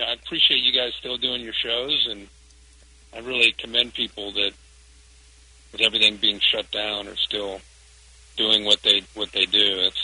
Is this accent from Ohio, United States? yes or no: yes; Ohio, United States; Growing up in Southwest Ohio in the 70s, I mean, you really didn't have much of a choice.